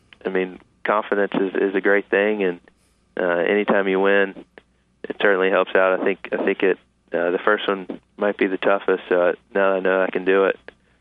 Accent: Greenwood, South Carolina, United States; I grew up in Greenwood, about an hour away, and it started coming to the tournament when I was 7 years old.

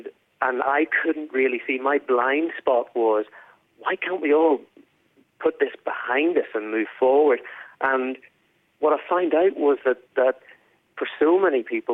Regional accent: Northern Ireland, United Kingdom; growing up in Northern Ireland at that time.

